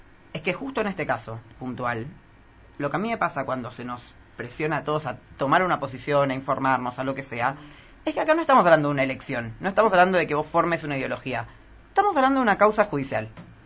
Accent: Argentina

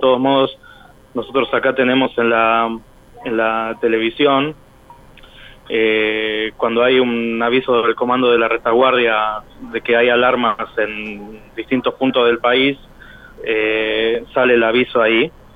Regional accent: Buenos Aires, Argentina; now in Ashkelon, Israel; yo llegué de Buenos Aires, del barrio de Floresta. Yo hace 5 años y medio que estoy acá en Israel. Uh-huh. Viví en Jerusalén, me casé hace más o menos 9 meses, y bueno, ahora vivo acá.

